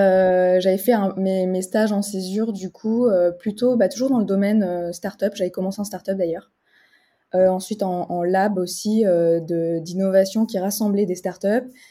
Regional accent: Nice, Provence-Alpes-Côte d'Azur, France; Donc moi, j'ai grandi dans le sud de la France, à Nice. Donc je suis une pure niçoise, pur produit du sud.

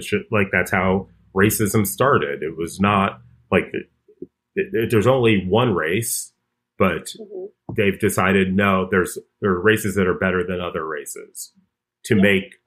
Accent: Chicago, Illinois, United States; But I mean, I grew up in Hyde Park in Chicago

